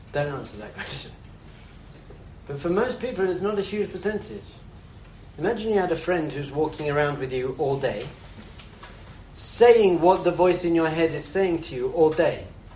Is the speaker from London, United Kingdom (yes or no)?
yes; London, United Kingdom; So I'm from London.